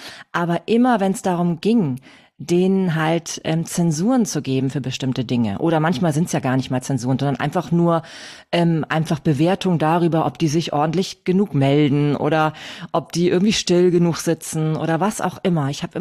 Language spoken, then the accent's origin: German; Hamburg, Germany; wie schon gehört. Ich komme aus Hamburg. Ich bin alleinerziehend mit 2 Töchtern. Ich selbst bin inzwischen 46